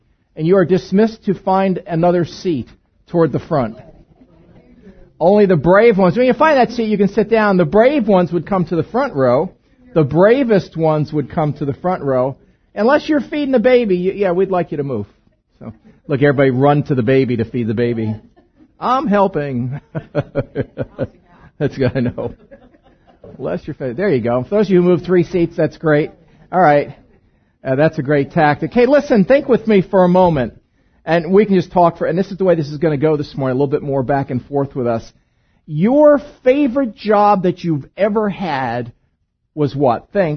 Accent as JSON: {"language": "English", "town": "Brooklyn", "region": "New York", "country": "United States", "said": "I'm from Brooklyn, so I can relate to a lot of that."}